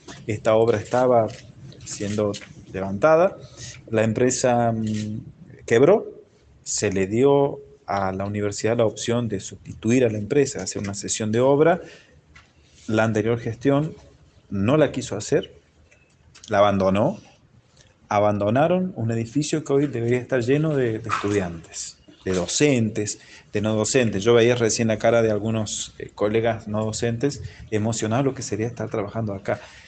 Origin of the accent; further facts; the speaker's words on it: Mercedes, Argentina; A mí me duele muchísimo como mercedino, como argentino, como profesor universitario